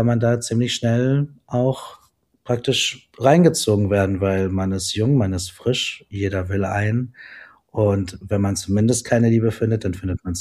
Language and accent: German; Dortmund, North Rhine-Westphalia, Germany; dann bin ich in Dortmund aufgewachsen, ziemlich streng erzogen und ziemlich emotionless erzogen.